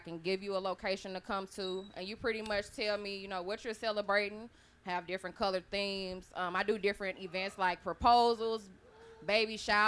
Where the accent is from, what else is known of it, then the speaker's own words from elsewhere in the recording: St. Louis, Missouri, United States; I'm from the Hustle City, St. Louis. You're not going to make it in St. Louis.